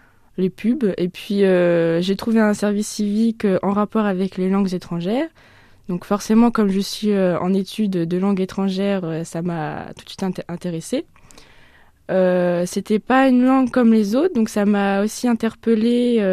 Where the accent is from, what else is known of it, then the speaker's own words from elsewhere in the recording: Bourges, Centre-Val de Loire, France; Donc moi à la base je viens de Bourges, donc j'ai fait un parcours un peu particulier.